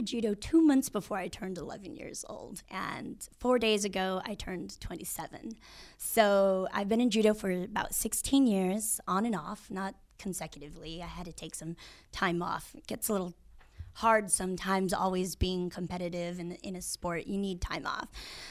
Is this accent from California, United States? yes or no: yes; San Diego, California, United States; I grew up in the San Diego area, and we'd drive down to San Diego, to LA, all over Southern California for these tournaments.